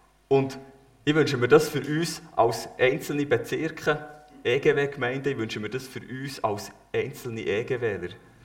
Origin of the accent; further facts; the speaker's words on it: Kerzers, Fribourg, Switzerland; Ich bin ein Sohn vom Vater im Himmel und komme von Kerzers. Ich bin aktuell dort mit meiner Familie am Wohnen. Das ist auch mein Ort, wo ich geboren bin.